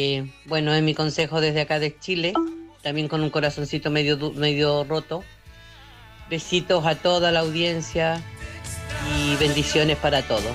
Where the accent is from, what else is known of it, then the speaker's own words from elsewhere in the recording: Spain; moved away; Yo me vine desde España hace 2 años